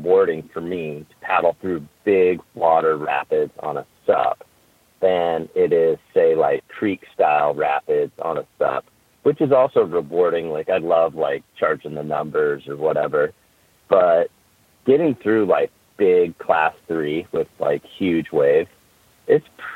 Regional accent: the West, United States; because I grew up in the West in the Rockies where big water meant cold water.

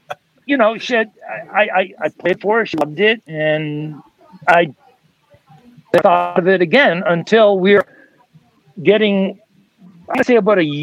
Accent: Canada; Being Canadian, you know, like

